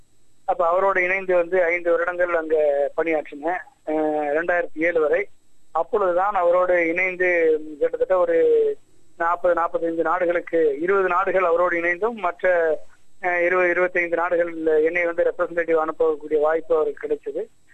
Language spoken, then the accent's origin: Tamil; Thonugal, Tamil Nadu, India; நான் வந்து விருதுநகர் மாவட்டத்தில் தோணுகால் கிராமத்தில் பிறந்தேன். அங்கே தான் வந்து விருதுநகரில் சுபயனோட மேல்நிலை பள்ளியில் 12 வரைக்கும் அங்கே பிளஸ் 2 வரைக்கும் அங்கே படித்தேன்.